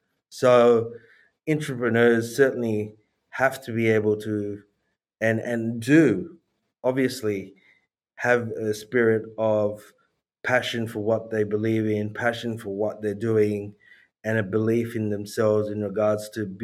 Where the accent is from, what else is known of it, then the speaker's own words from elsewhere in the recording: Sydney, New South Wales, Australia; having been born and raised in Sydney